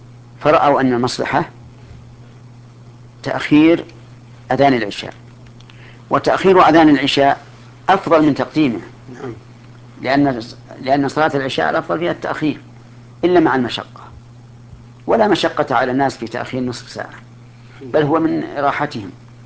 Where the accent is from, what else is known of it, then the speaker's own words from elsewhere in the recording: Saudi Arabia; لكن عندنا في السعودية